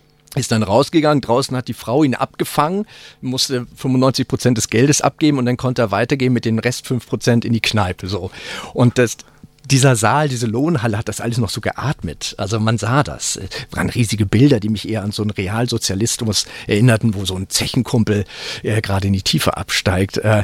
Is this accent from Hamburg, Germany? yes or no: yes; Hamburg, Germany; Ich sagte, ich bin Hamburger